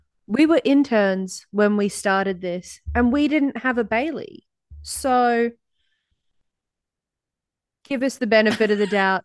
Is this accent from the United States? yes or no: no; Melbourne, Victoria, Australia; We're from Melbourne, Australia, as you can tell by the silly accents.